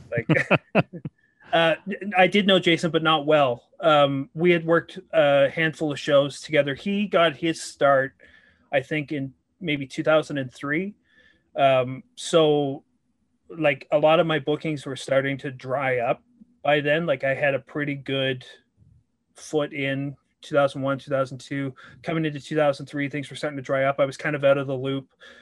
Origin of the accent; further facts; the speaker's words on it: Kingston, Ontario, Canada; So he knew I was from Kingston.